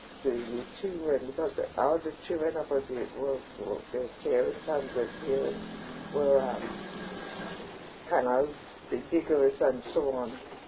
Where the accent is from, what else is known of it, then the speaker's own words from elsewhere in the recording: Colón, Panama; I grew up in Colón for about 4 or 5 years.